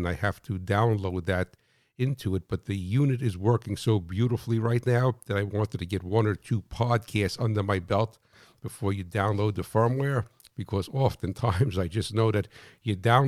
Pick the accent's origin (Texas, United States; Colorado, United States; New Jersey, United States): New Jersey, United States; But because I'm from New Jersey, right, it's really not a minute.